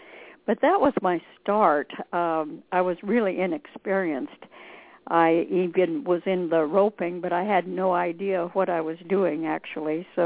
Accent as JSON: {"language": "English", "town": "Cottage Grove", "region": "Oregon", "country": "United States", "tie": "born there", "said": "Well, I was born in Cottage Grove, Oregon, and I did have quite an interest in rodeo from pretty darn young."}